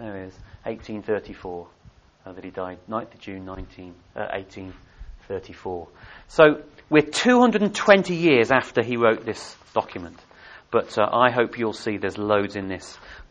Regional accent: England, United Kingdom; I know we are English, most of us.

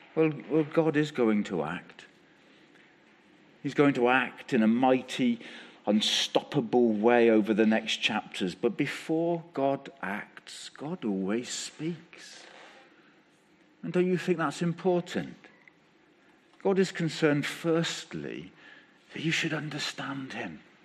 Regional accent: South West England, United Kingdom; It's okay, I'm from Wiltshire. We haven't mastered the front door yet.

